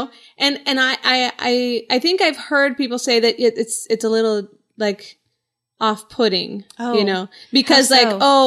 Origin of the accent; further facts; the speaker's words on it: Colombia; in Colombia, where I'm from Colombia